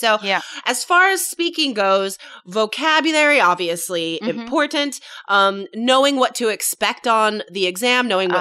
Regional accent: United States; when I was living in Taiwan, whenever I had to renew my work visa, because I'm American, it was always the most expensive one.

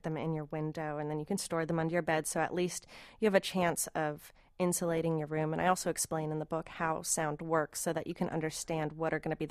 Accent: Minneapolis, Minnesota, United States; I grew up in Minneapolis in the punk scene, punk and noise scene there.

